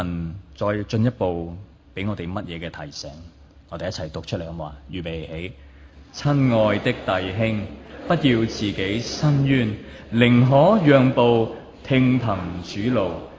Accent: Hong Kong; 我作为牧师，作为香港人。

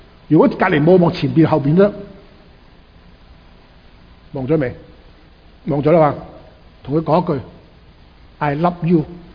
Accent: China; 本地人他们喜欢讲出来。我们中国人就不讲出来的。

